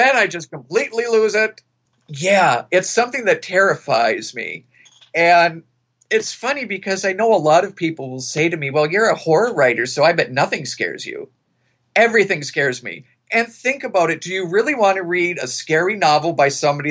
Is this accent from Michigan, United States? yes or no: no; Wisconsin, United States; Well, I am from Wisconsin.